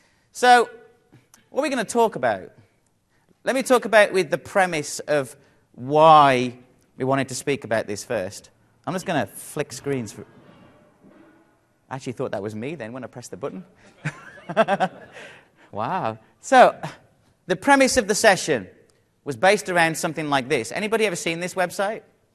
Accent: West Virginia, United States; I'm from West Virginia.

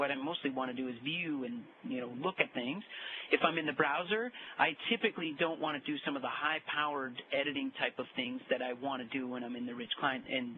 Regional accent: Minneapolis, Minnesota, United States; I grew up in Minneapolis area, so I love it back there.

